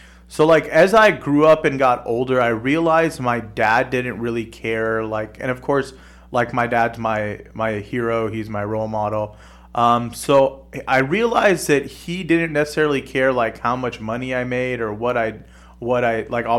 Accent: Madera, California, United States; I do some community outreach for the Madera Islamic Center. I was born in Madera. I went to high school in Madera. Went to college and I came back to Madera

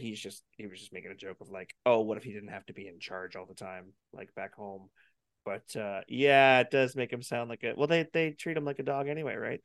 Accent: Canada; I'm Canadian for fuck's sakes

